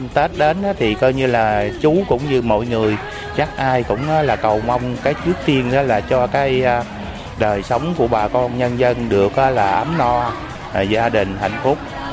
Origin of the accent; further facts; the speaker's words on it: Cần Thơ, Can Tho, Vietnam; chú đến từ phường An Khánh, quận Ninh Kiều của thành phố Cần Thơ.